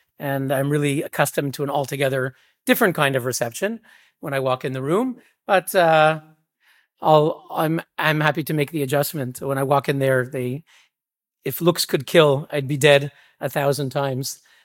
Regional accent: Montreal, Quebec, Canada; In my own city, I grew up in Montreal, Canada. The synagogue that I went to as a child

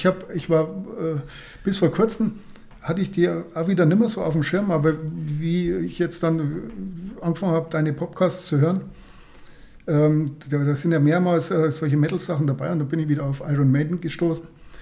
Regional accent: Schönwald, Germany; Ich bin in Schönwald aufgewachsen.

